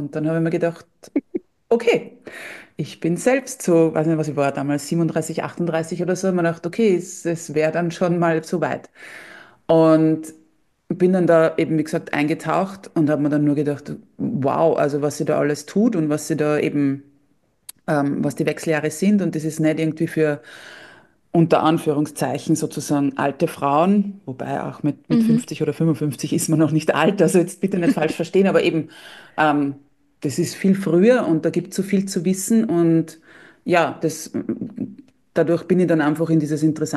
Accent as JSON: {"language": "German", "country": "Austria", "said": "Ich komme aus Österreich, wie man es möglicherweise hört."}